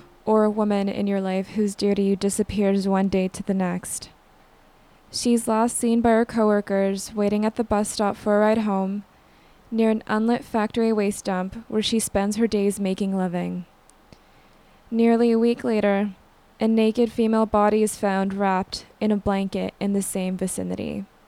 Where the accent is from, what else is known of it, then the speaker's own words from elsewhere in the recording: Canada; They've also been taking place here in our backyard, in my home country in Canada, for decades now.